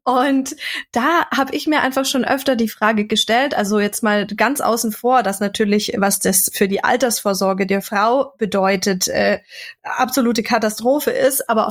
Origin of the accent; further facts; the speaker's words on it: Bavaria, Germany; now in Upper Bavaria, Germany; Ich komme ja grundsätzlich schon aus der Kleinstadt im Allgäu, aber bin jetzt ja in Oberbayern im absoluten Dorf mit 600 Seelen gefühlt.